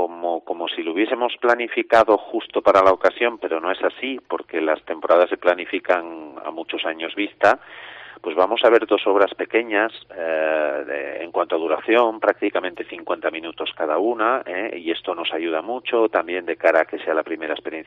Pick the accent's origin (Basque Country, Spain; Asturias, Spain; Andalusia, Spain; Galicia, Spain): Asturias, Spain; Avilés; Pues yo en concreto, que soy de Avilés, venía a estudiar aquí Derecho, luego comienzo a estudiar Canto.